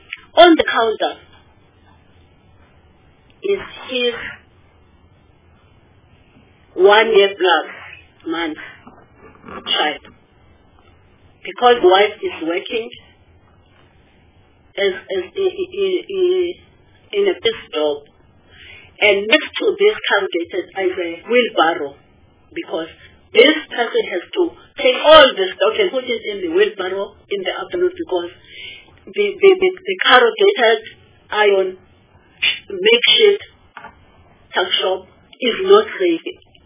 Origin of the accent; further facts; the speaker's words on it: KwaZulu-Natal, South Africa; I greet that person in isiZulu, because I'm from KwaZulu-Natal and this woman is in KwaZulu-Natal.